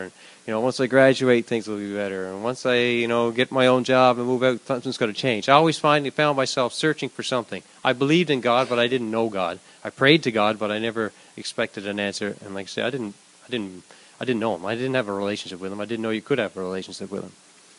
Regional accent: Little Narrows, Nova Scotia, Canada; And I'm from Little Narrows. I'll be fourth generation on the farm where we are.

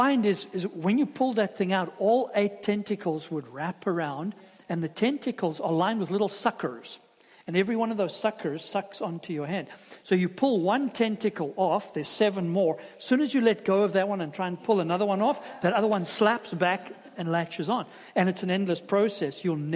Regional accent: South Africa; when I grew up in South Africa, one of the things that we like to do as kids, go along the ocean in the rock pools

